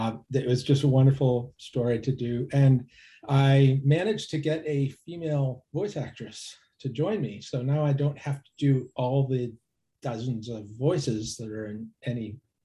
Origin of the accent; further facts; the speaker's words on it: Pennsylvania, United States; now in California, United States; I'm from Western Pennsylvania near Pittsburgh. Gradually moved all the way to California.